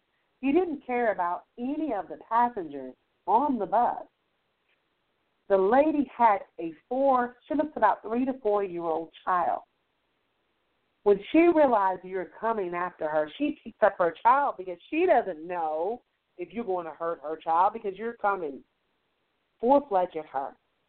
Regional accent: Mechanicsville, United States; yes, I'm from Mechanicsville all the way, 280 Richardson Street, apartment 4, ever.

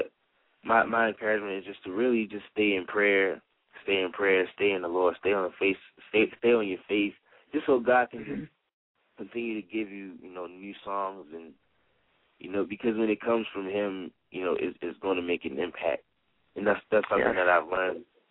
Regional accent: Baltimore, Maryland, United States; I'm from Baltimore, Maryland. I'm 24

